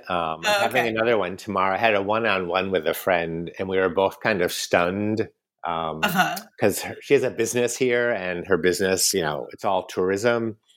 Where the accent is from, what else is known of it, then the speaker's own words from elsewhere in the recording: United States; moved away as an adult; One thing I haven't adjusted to, I've been here 20 years, is eating late. So I'm American.